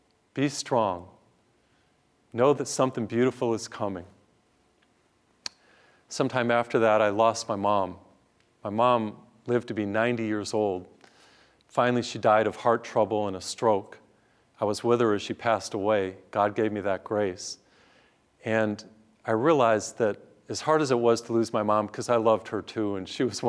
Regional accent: Massachusetts, United States; I grew up in Massachusetts, and in Massachusetts we would have harsh winters, very cold

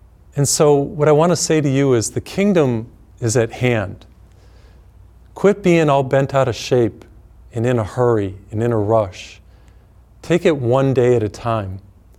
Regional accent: United States; growing up in the American culture as a male

